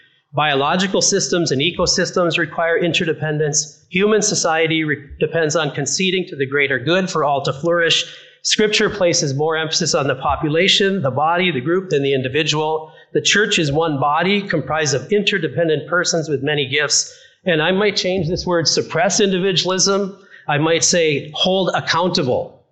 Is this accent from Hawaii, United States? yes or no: no; North Dakota, United States; because in fact, I come from North Dakota.